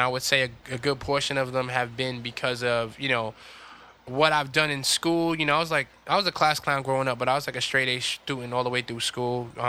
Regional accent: New York City, New York, United States; when I was growing up in Harlem

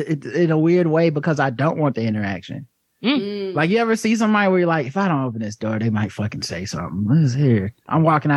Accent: the South, United States; But that could also be from, I'm from the South, so everything's fucking thank you and whatever, even when you don't mean it.

